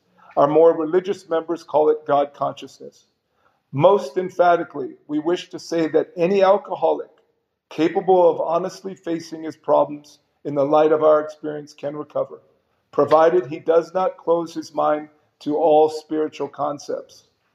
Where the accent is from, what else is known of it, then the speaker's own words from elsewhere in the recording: San Jose, California, United States; You know, in the neighborhood, I grew up in I was born in San Jose